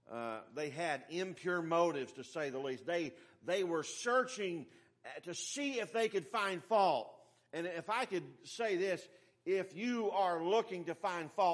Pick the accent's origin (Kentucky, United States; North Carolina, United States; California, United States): North Carolina, United States; when I lived in North Carolina, there was a church in my hometown that I knew preached some false doctrine